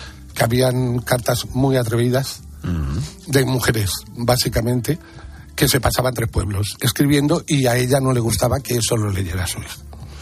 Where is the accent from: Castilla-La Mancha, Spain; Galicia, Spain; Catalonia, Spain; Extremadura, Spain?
Catalonia, Spain; Sabadell; Lo que quiero es recordar desde que salí de Sabadell, hijo de un cartero y de una ama de casa, hasta tocar el cielo.